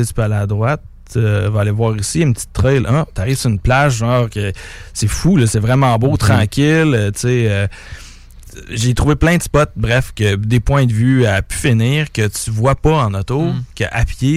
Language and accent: French; Port-Cartier, Quebec, Canada; Port-Cartier